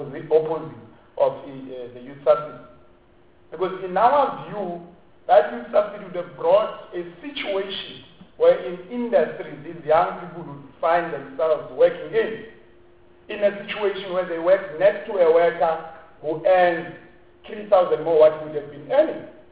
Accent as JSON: {"language": "English", "country": "Namibia", "said": "I'm from Namibia."}